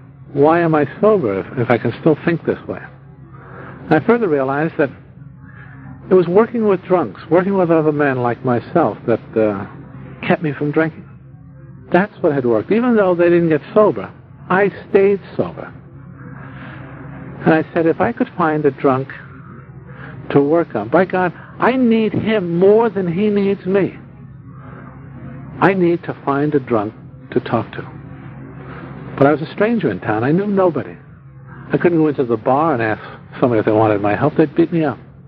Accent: Vermont, United States; As a boy growing up in Vermont, when we took a walk in the woods, we took a Tunk.

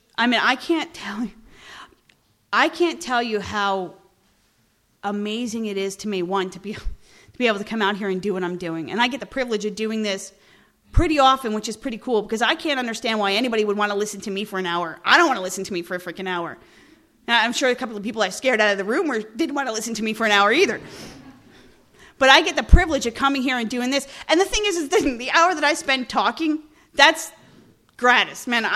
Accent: Ireland; My husband's Scottish, I'm Irish, Celtic genes.

